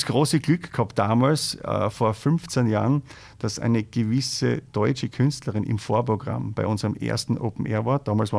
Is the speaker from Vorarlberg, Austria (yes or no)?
no; Styria, Austria; nachdem ich ja als Steirer schon über 20 Jahre in Kärnten am Club Einersee zu Hause bin